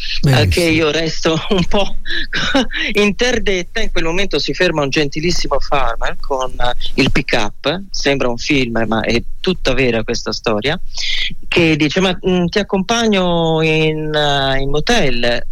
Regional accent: New York, United States; E io, da New York ovviamente

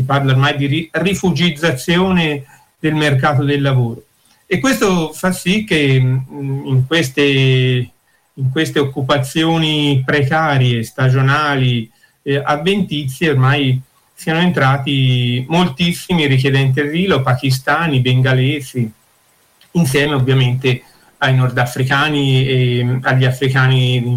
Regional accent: Colle di Val d'Elsa, Tuscany, Italy; Io sono di Colle Valdezza

